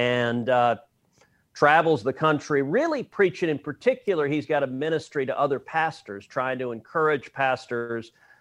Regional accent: Texas, United States; That's how I'm a Texan

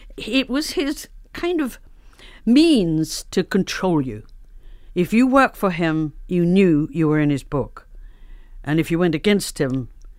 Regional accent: Liverpool, North West England, United Kingdom; I'm quite short with red hair. And I come from Liverpool.

